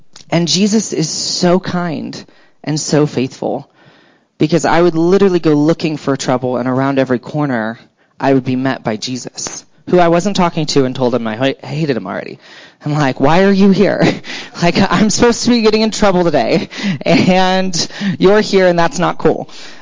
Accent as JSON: {"language": "English", "region": "Alabama", "country": "United States", "also_born_or_lived": "Philippines", "said": "I'm sort of from Alabama and spent some time in the Philippines, and I'm not used to the freezing."}